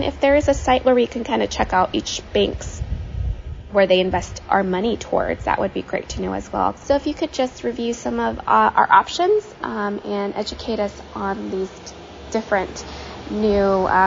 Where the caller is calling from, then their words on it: California, United States; Hi, Joel and Matt. … I'm calling from Northern California.